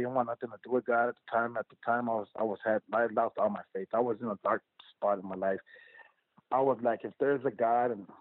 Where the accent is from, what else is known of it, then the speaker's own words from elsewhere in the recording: El Paso, Texas, United States; And I told them, you know, I'm from El Paso.